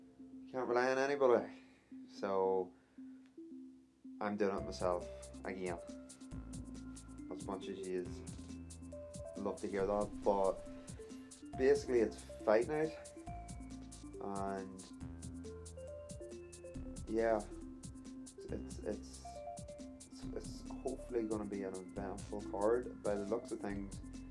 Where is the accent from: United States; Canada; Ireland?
Ireland; I'm from Ireland itself